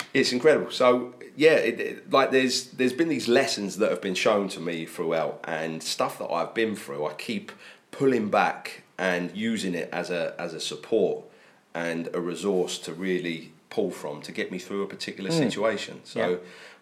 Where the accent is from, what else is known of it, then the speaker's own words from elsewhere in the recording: Brighton, South East England, United Kingdom; And I, coming from my hometown of Brighton, which is another seaside city, I feel very much at home in Swansea there.